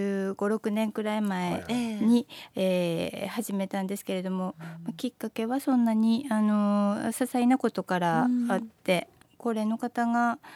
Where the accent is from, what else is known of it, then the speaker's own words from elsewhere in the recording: Aomori, Japan; はい、生まれも育ちも青森市内です。